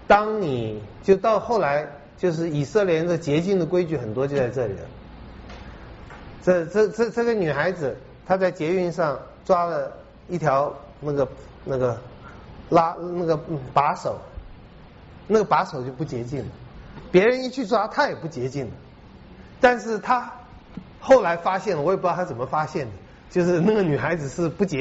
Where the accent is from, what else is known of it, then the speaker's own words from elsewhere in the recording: China; 牛排来了还要自己撒一点盐啊，撒一点胡椒，我们中国人是不需要的。